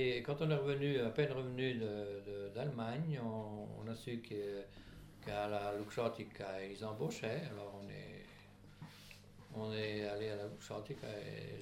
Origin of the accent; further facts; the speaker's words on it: Quincy, Centre-Val de Loire, France; also born or lived in Gosaldo, Italy; Et je suis né à Gosaldo. Et à l'âge de moins de 2 ans, j'ai émigré en France, à Quincy, dans le Cher.